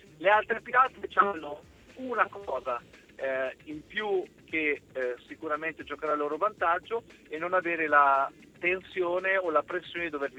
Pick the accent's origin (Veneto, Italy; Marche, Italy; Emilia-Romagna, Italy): Marche, Italy; Ancona; io lo dico da Anconetano